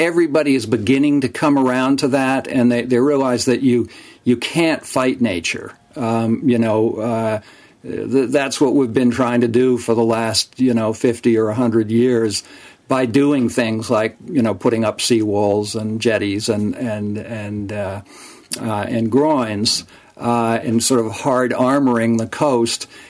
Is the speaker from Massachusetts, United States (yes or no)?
yes; Orleans, Massachusetts, United States; I grew up on Pleasant Bay down in Orleans.